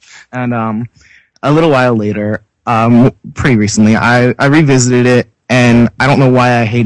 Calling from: New Jersey, United States; I am calling from New Jersey.

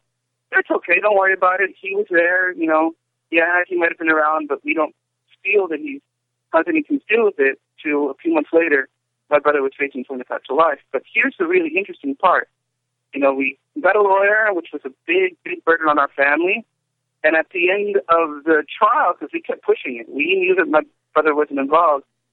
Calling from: West Covina, California, United States; I'm calling from West Covina, which is just outside of Los Angeles.

